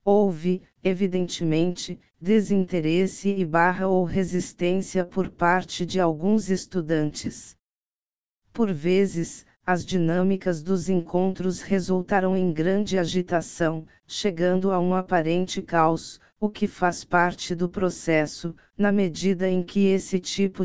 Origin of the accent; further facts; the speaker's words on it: Central-West, Brazil; born there; Nasci no Planalto Central, fruto da união entre uma goiana e um mineiro. Na linhagem materna, nossas origens remontam ao antigo norte do estado de Goiás